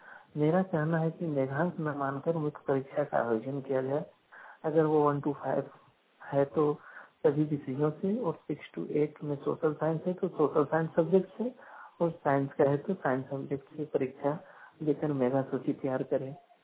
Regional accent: Taromari, Jharkhand, India; ग्राम तारोमारी, प्रखंड चंद्रपुरा, जिला बोकारो का रहने वाला हूँ।

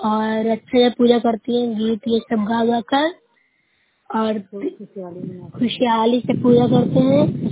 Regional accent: Bihar, India; मैं नूर साहब प्रखंड से हूँ, जिला नालंदा से बोल रही हूँ। घर बारह खजमा है।

